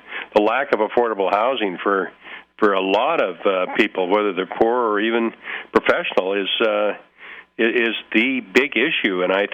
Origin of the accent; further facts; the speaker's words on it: Vancouver, British Columbia, Canada; I grew up in Vancouver in the 40s, 50s, 60s, when it was a pretty gray provincial Presbyterian town.